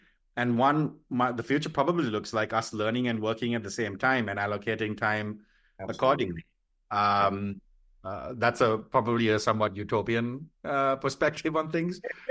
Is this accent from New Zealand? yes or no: no; Sri Lanka; now in United States; So I grew up in Sri Lanka, on the other side of the world from where I live right now, a small little country, 20 million people. There's very few of us in the US. And in Sri Lanka, it's a majority Buddhist community. I call myself Buddhist as well.